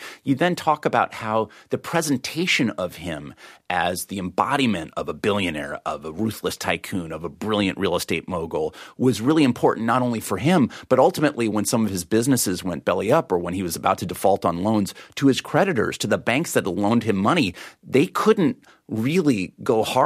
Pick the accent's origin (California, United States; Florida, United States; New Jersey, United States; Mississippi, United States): California, United States; You know, I'm Californian.